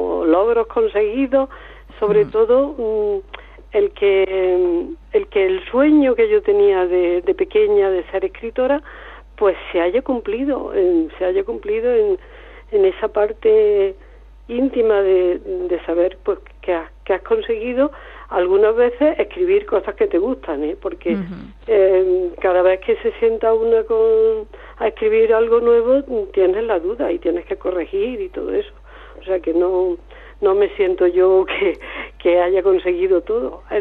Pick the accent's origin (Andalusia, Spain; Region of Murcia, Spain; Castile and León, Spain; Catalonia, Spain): Andalusia, Spain; Villanueva de Córdoba; qué peso tiene el lugar de nuestro nacimiento y de nuestra infancia y adolescencia, en mi caso, que es Villanueva de Córdoba y Los Pedroches, en nuestra vida.